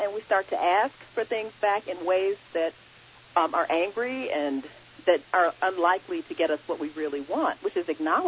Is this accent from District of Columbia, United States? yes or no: no; Gary, Indiana, United States; And when I was growing up in Gary, Indiana, Daryl was the brother who I adored